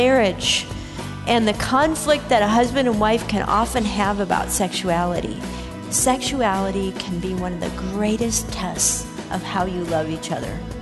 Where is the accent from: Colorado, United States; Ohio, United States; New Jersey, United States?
Colorado, United States; It is beautiful here, a little different from my hometown in Colorado.